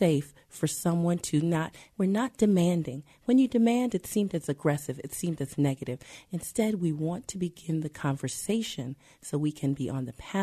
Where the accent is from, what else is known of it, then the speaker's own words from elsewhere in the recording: New York City, New York, United States; now in Pittsburgh, United States; I'm not a Pittsburgher, I'm originally from New York City, but when I think about Pittsburgh after living here almost 20 years, I think about this kind of blue-collar city, this friendly, family-oriented city.